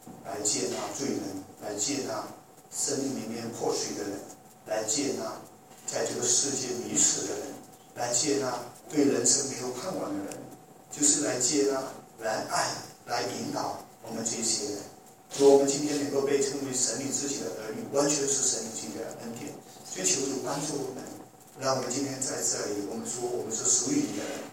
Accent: Malaysia; now in Africa; 我们马来西亚人，马来西亚长大，

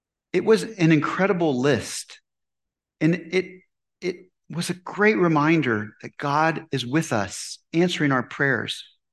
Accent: Austin, Texas, United States; I can remember growing up in Austin, the first time I rode a bike

